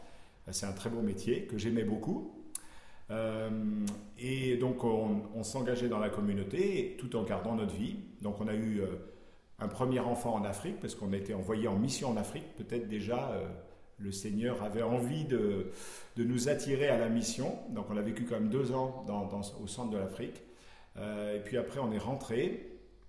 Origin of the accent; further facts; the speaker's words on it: Toulouse, Occitanie, France; Donc on était à Toulouse, moi je suis de Toulouse.